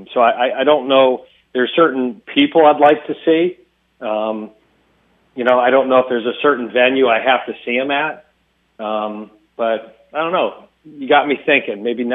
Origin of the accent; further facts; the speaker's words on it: Youngstown, New York, United States; Where I grew up in Youngstown, New York